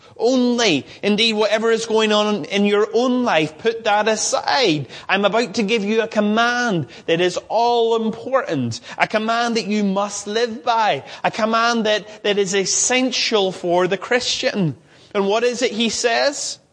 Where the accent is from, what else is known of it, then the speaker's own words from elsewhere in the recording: Northern Ireland, United Kingdom; You go, no, not England. I'm from Northern Ireland. You know, it's our identity. It's where we're from.